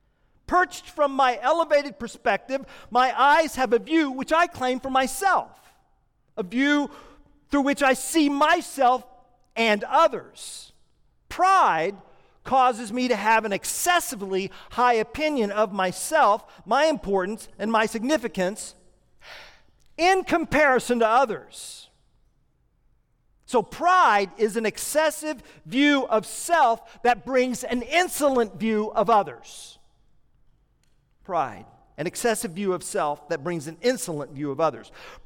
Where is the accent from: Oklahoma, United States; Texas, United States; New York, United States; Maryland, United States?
Oklahoma, United States; Tulsa; born there; I was born in Tulsa, Oklahoma.